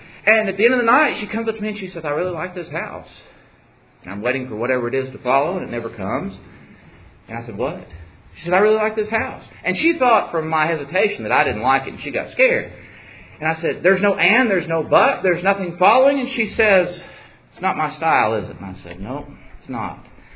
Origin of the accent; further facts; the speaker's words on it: California, United States; also born or lived in Mississippi; I remember some 21 years ago when we moved to Mississippi. We moved there from California.